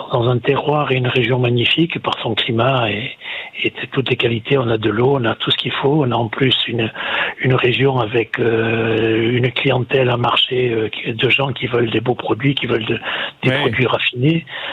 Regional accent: Cannes, Provence-Alpes-Côte d'Azur, France; born there; je suis né à Cannes. Je suis fils d'agriculteur installé à Cannes déjà.

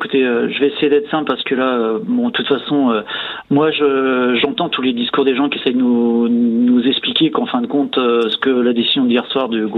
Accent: France; moi, je suis un Français

